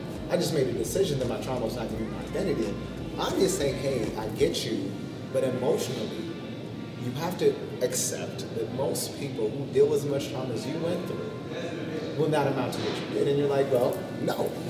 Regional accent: Kenya; moved away; There's me, an African immigrant, right? Born and raised in Kenya.

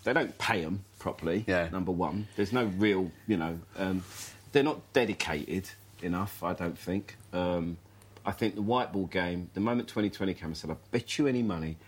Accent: Hackney, London, United Kingdom; And you know, I was brought up in Hackney. So we didn't have any cricket pitches.

